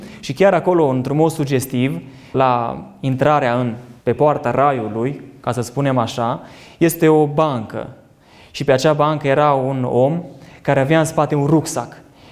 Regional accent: Biertan, Sibiu County, Romania; La mine în biserică, de unde sunt eu, de la Biertan

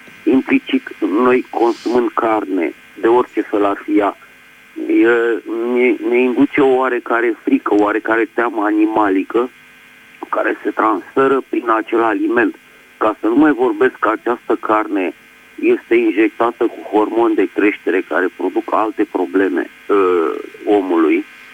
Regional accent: Bucharest, Romania; din București

